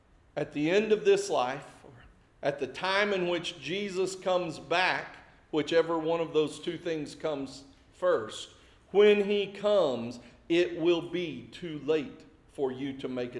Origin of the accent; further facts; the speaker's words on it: Springdale, United States; I grew up in Springdale, for those of you who may not have known that, in the old town Springdale, on McRae Avenue, just down the street from Westwood Elementary